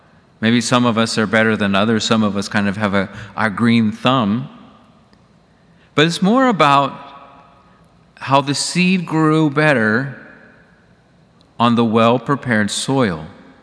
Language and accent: English; Warrenton, Virginia, United States; There was a beautiful painting that was actually painted by a man very near where I grew up in Warrenton, Virginia.